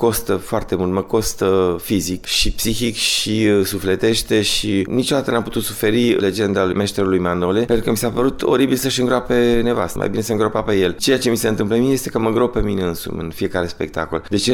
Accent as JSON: {"language": "Romanian", "region": "Bucharest", "country": "Romania", "tie": "born or raised there", "lives_now": "Paris, France", "said": "Eu m-am născut la București, deci viața mea a început acolo și așa mă și simt. Eu mă simt bucureștean sau acum parizian de foarte multă vreme. Dar deloc basarabean, adică știu că venim de acolo."}